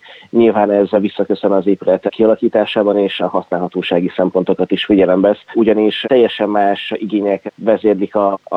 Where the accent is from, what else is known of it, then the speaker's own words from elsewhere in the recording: Miskolc, Borsod-Abaúj-Zemplén, Hungary; Én mivel Miskolcon születtem, és itt is tanultam egészen az egyetemig